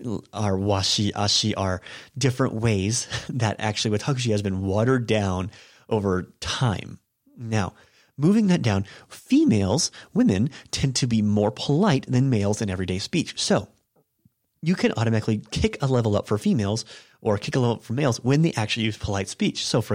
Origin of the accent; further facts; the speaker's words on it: United States; I'm an American, so I tend to try to familiarize myself and introduce a level of friendliness